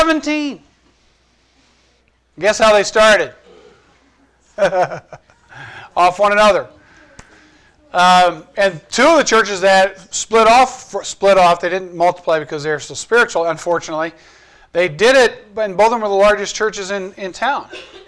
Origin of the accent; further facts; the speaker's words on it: Hazelhurst, Georgia, United States; when we came from Hazelhurst, Georgia, it was a town of about 4,000. That was just the town itself. 33 churches.